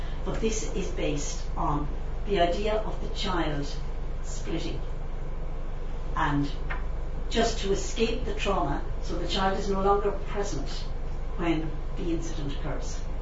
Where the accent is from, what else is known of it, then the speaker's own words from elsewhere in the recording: Munster, Ireland; I took one image from my own childhood, growing up in Tipperary.